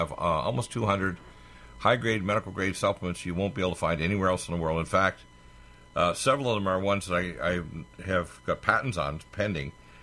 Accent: Detroit, Michigan, United States; born there; I was born in Detroit, but I practiced at the time in Calgary. And because my father was Canadian, my mother is from North Dakota.

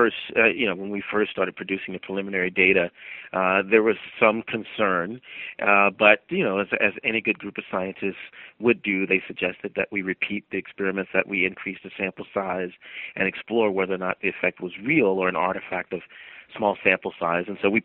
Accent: South Carolina, United States; Sure. Well, I grew up in South Carolina.

